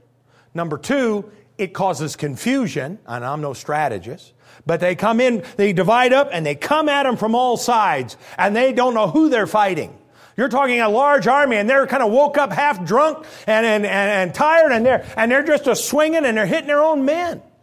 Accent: United States; I'm an American all the way to my bones, and I love the underdog movie.

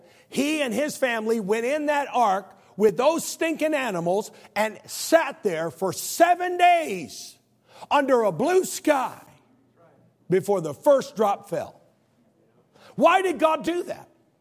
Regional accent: Illinois, United States; also born or lived in El Paso, United States / Arkansas, United States; See, I'm from Illinois. Anybody from the Midwest? Come on, raise your hand.

